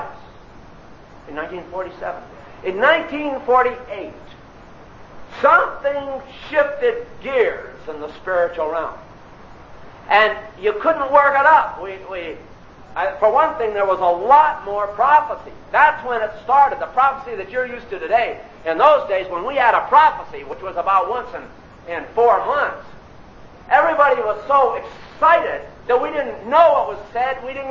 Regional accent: Connecticut, United States; And I come from Connecticut, which I don't think the Assemblies of God had heard

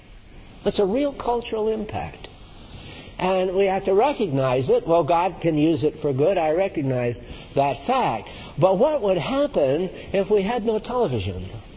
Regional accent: United States; I'm talking about America because I'm an American.

